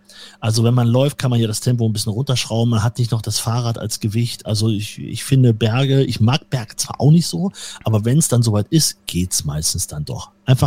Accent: Leipzig, Saxony, Germany; ich bin ja aus Leipzig.

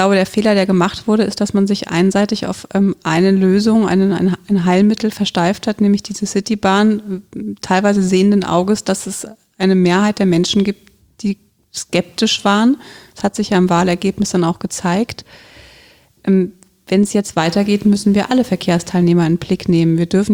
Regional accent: Bierstadt, Hesse, Germany; Also bin ich in der Stadt aufgewachsen, beziehungsweise in Bierstadt aufgewachsen, was mir immer zu ländlich war. Deswegen bin ich dann irgendwann mitten in die Stadt gezogen.

